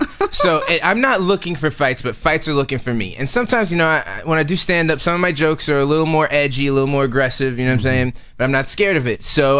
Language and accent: English; Brooklyn, New York, United States; now in Los Angeles, United States; I'm from Brooklyn, New York.